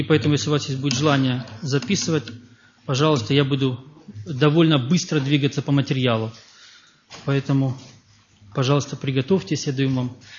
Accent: Krasnodar, Krasnodar Krai, Russia; moved away as an adult; also born or lived in Moscow; Я родился в Москве, вырос в Краснодаре.

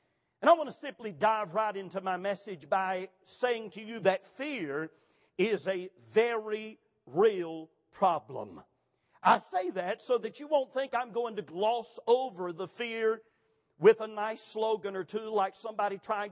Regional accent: Gaffney, South Carolina, United States; Many times as a young man growing up in Gaffney, South Carolina, I heard my godly dad … quote this verse over and over and over again.

